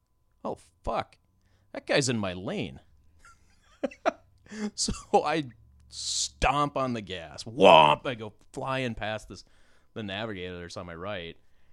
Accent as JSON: {"language": "English", "town": "Rogers", "region": "Minnesota", "country": "United States", "tie": "born or raised there", "said": "I grew up in Rogers."}